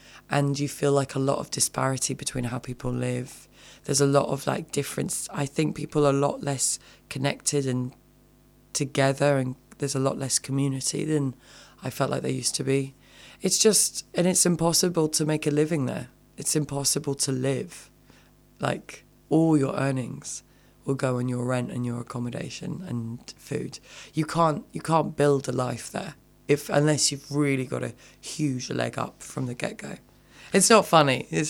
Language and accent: English; London, United Kingdom; I was born and raised in London. Like, I've known it since I was a kid. My family are all from London.